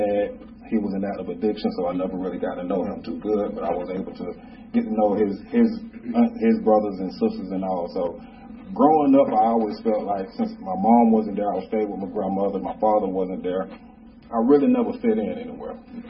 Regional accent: Scottdale, Georgia, United States; I was born right here in Atlanta, Georgia, at Greater Memorial Hospital, and I grew up actually like 15 minutes away from here, a little city called Scottsdale, Georgia.

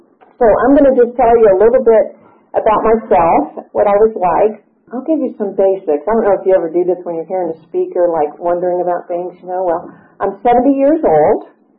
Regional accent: Atlanta, Georgia, United States; born there; And I am a native. I was born in Atlanta. My parents are from Atlanta.

